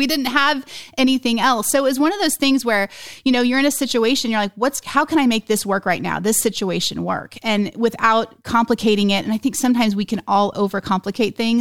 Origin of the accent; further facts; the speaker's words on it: Oklahoma, United States; And we're from Oklahoma. And so college football is a big deal, right? In Oklahoma, Texas, this part of the country, it's a big deal.